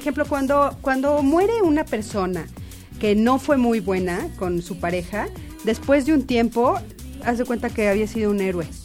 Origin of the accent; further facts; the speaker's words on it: Mexico; lo que estamos buscando uh-huh. como mexicana, es traer muchas medallas